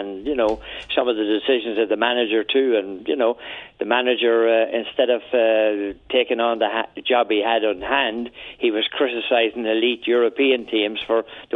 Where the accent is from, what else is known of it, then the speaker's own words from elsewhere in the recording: Ireland; I'm Irish, as you know, and in our country we have 6 million people.